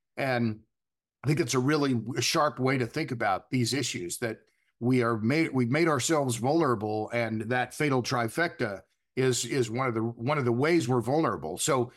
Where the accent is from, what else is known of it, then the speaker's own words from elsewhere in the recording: Oklahoma, United States; I'm from Oklahoma. I have deep roots in Oklahoma on my mother's side and my father's side.